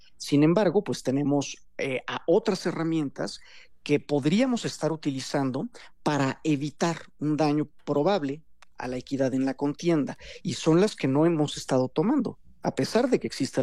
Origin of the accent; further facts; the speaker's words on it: Mexico; nos importa a todos como mexicanas y mexicanos